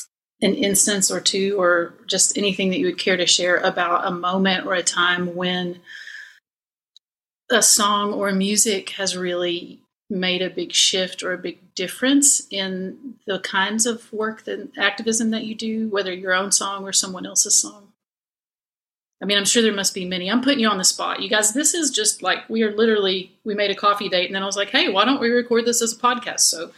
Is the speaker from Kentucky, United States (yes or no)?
yes; Whitesburg, Kentucky, United States; especially because I grew up in Whitesburg with the Apple Shop organization